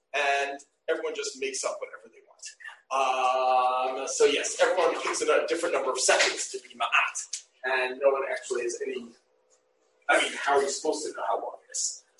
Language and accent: English; Brooklyn, New York, United States; but I grew up in Brooklyn. It was a bit of a tougher neighborhood.